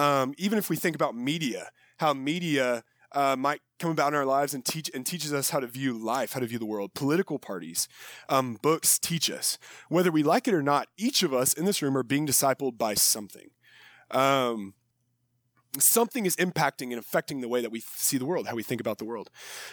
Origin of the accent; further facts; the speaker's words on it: San Antonio, Texas, United States; For me, so I grew up in San Antonio. I'm from here.